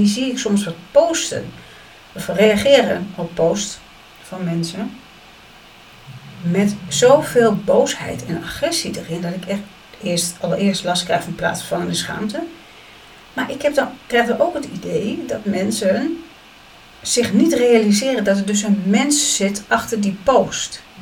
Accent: Overijssel, Netherlands; accent: Twents; En er was één iemand die had een comment geplaatst met iets over mijn Twentse accent.

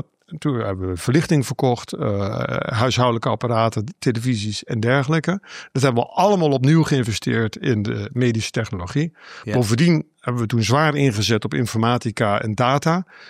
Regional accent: Eindhoven, North Brabant, Netherlands; born there; Ja, ik ben in Eindhoven geboren. Dus ik ben ook wel een kind van Philips en van innovatie.

